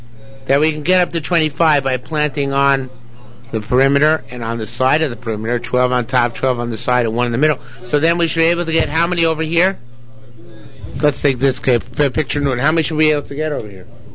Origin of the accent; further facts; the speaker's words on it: New York, United States; I come from Nassau County.